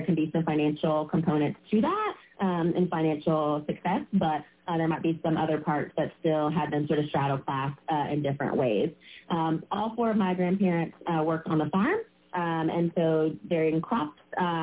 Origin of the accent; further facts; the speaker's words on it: Louisiana, United States; I grew up in Beijing, Louisiana. It is part of Evangeline Parish because we have parishes in Louisiana, not counties.